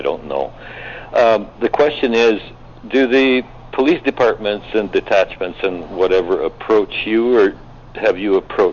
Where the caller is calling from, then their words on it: Prince Rupert, British Columbia, Canada; I'm calling from Prince Rupert, British Columbia.